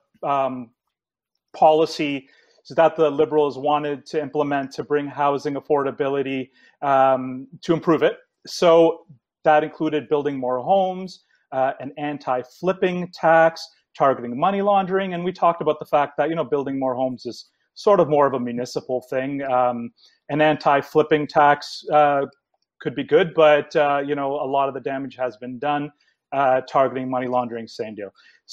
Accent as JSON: {"language": "English", "region": "Ontario", "country": "Canada", "said": "So being that I'm from Ontario"}